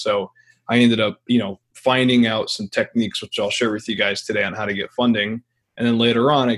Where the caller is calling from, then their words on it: New Jersey, United States; Well, calling in from New Jersey